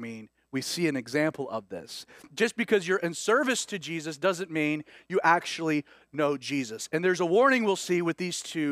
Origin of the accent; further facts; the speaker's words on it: Stone Mountain, Georgia, United States; I grew up in Calvary Chapel. My dad started a Calvary Chapel church in 1980 there in Stone Mountain. I grew up at Calvary Chapel Stone Mountain during a season in which it was about this size.